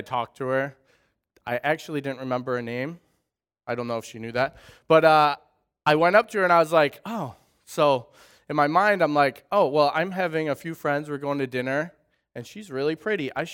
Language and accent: English; Wisconsin, United States; accent: Wisconsin; I'm from Wisconsin, so you'll hear it a little bit in my accent, but you'll hear it more when I go home for about a week, and then I come back.